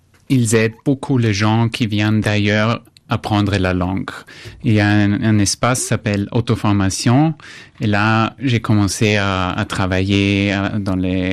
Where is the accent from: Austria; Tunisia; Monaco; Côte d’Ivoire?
Austria; Salzburg; French is a second language; moved away as an adult; now in Paris, France; Moi, je viens d'Autriche, de Salzbourg, et en 2009, j'ai décidé de quitter ma ville, mon pays, pour faire une expérience ailleurs.